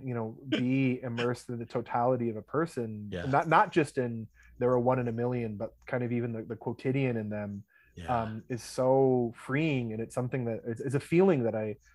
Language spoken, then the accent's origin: English; Milwaukee, Wisconsin, United States; you see the facades like that every day growing up in Milwaukee.